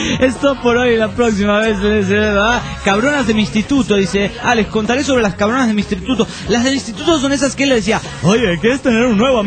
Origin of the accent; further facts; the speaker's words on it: Argentina; Hola, soy de Argentina, amante de México.